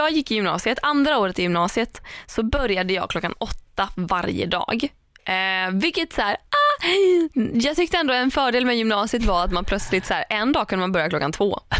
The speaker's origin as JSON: {"language": "Swedish", "town": "Hult", "region": "Västra Götaland County", "country": "Sweden", "tie": "born or raised there", "said": "skulle jag ta Hult där jag är ifrån, där går ju inte bussen alltid."}